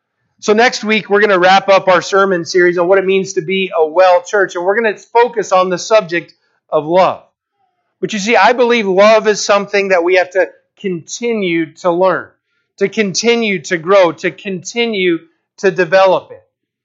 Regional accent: Texas, United States; now in Montana, United States; When I was growing up in Texas, we had what was called the TOS test. Here in Montana, we have other tests.

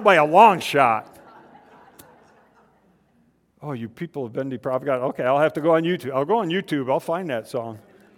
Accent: Michigan, United States; I grew up in Michigan. You people really got to get out more, okay?

